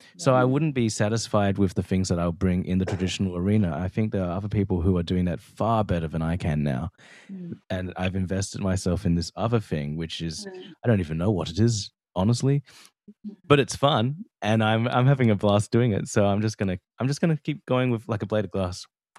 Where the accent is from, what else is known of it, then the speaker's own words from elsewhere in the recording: Australia; And then all the way down near the bottom of about 7-9% is Australia, despite me being Australian.